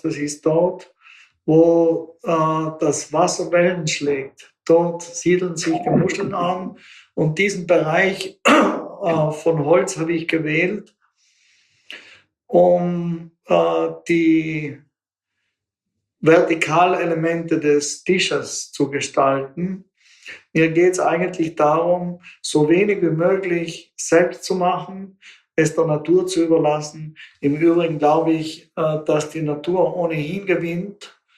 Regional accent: Dolomites, Italy; moved away as an adult; Natürlich denke ich an die Dolomiten. Das ist meine Heimat. Ich habe die zwar mit 18 verlassen, aber die Dolomiten sind eine Konstante in meinem Leben.

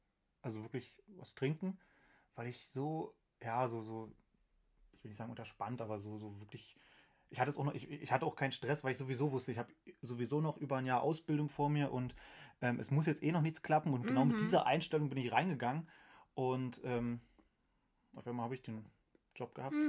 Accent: Oberursel, Hesse, Germany; weil ich halt nur ein schüchterner Musical-Student bin aus Oberursel

